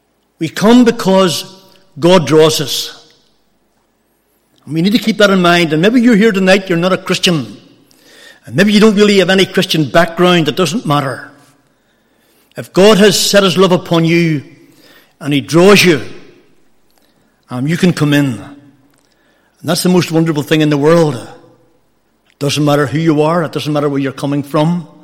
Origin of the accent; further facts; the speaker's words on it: Carryduff, Northern Ireland, United Kingdom; also born or lived in Comber; I grew up not very far from here. I grew up in Carriduff. I was born in Cumber, but really lived most of my life in Carriduff.